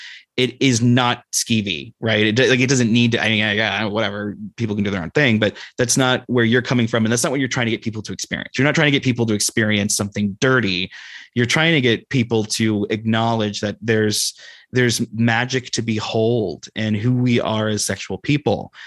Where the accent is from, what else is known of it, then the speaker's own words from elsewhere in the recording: Midwest, United States; I was raised in the Midwest